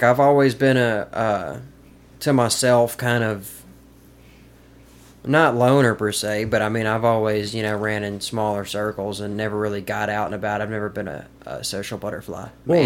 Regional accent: Caledonia, Mississippi, United States; Yeah, so I grew up in Caledonia.

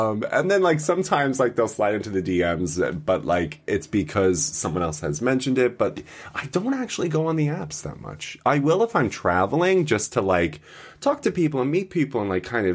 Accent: New York, United States; so connected to Jews because I'm from Long Island.

